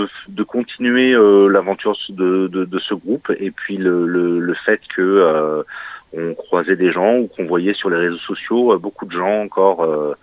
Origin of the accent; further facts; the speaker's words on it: Tours, Centre-Val de Loire, France; born there; moi-même, je suis né à Tours, si j'y habite plus depuis quelques années